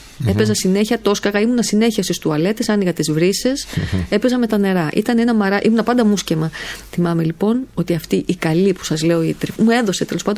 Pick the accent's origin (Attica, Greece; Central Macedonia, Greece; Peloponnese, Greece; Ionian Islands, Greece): Ionian Islands, Greece; Kefalonia; εγώ ως νησιώτισσα, γιατί είμαι από την Κεφαλονιά